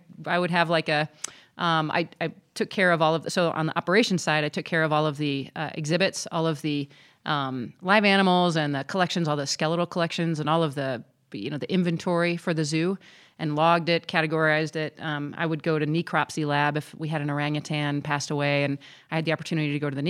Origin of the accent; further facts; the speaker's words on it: Indiana, United States; now in Colorado, United States; I'm not. No, I'm a Midwesterner. I'm a Hoosier by heart.